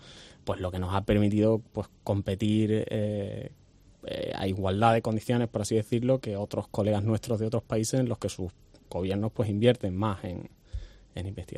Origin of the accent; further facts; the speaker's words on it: Córdoba, Andalusia, Spain; Sí, yo soy de Córdoba.